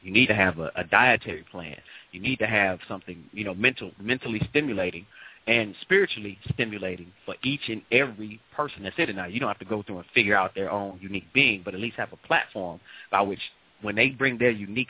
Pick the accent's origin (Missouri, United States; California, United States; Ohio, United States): Missouri, United States; St. Louis; St. Louis, originally. St. Louis, Missouri.